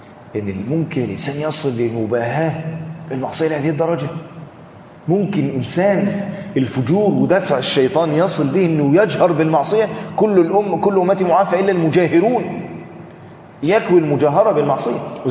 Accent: Egypt; عندنا في مصر

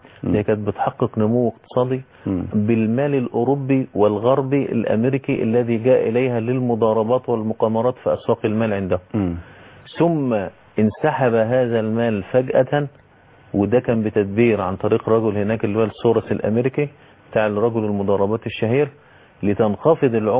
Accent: Egypt; انا كرجل مصري انا داخل ايه بامريكا؟ انا لا سافرت امريكا ولا لي اقامه في امريكا ولا لي عمل في امريكا.

